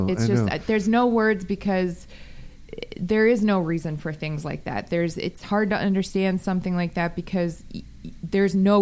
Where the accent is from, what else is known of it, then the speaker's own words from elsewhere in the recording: Las Vegas, Nevada, United States; Born and raised in Las Vegas.